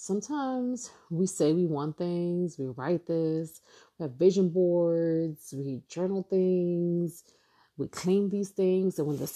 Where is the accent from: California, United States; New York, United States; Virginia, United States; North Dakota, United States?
New York, United States; Brooklyn; I'm speaking from being a New Yorker, born and raised, there's so many things that I have not seen, even to this day, as born and raised in Brooklyn